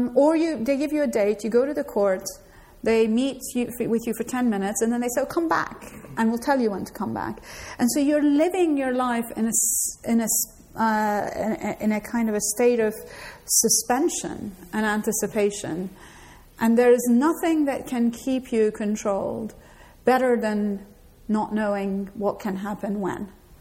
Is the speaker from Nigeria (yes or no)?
no; Iran; moved away as an adult; now in United States; I grew up in Iran. My parents were communists and political prisoners in Iran.